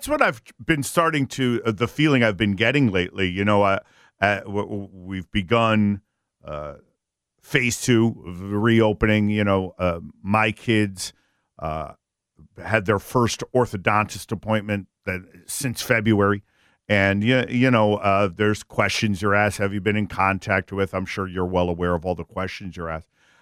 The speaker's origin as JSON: {"language": "English", "town": "New Haven", "region": "Connecticut", "country": "United States", "tie": "born or raised there", "said": "I'm born and raised in Morris Cove, which is hop, skip, and a jump from Fairhaven."}